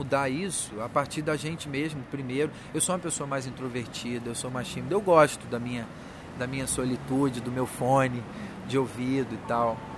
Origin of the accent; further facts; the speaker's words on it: Rio de Janeiro, Brazil; moved away as an adult; now in São Paulo, Brazil; Sou do Rio. Vim para cá 8 anos atrás morrendo de medo dessa cidade grande, sem praia, pensando o que será de mim ali.